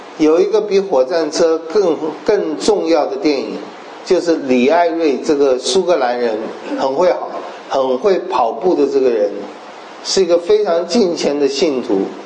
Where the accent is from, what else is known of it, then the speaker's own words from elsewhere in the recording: China; 种瓜得瓜，种豆得豆，我们中国人这样讲。